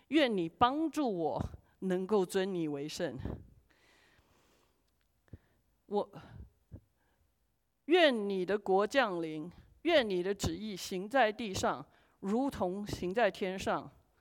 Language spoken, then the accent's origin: Chinese; China; 我觉得我们中国人有一个好学守规矩的精神